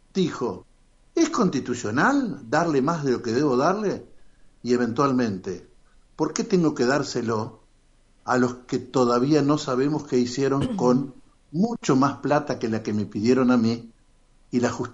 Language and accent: Spanish; Argentina; dijimos que somos argentinos